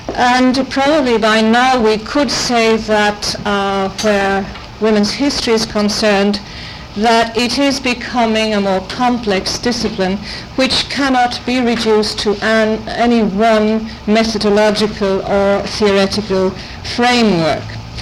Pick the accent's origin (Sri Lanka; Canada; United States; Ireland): Ireland; moved away as an adult; now in Barcelona, Spain; I'm actually Irish, but I'm Catalan by now, as I have been living there for 18 years.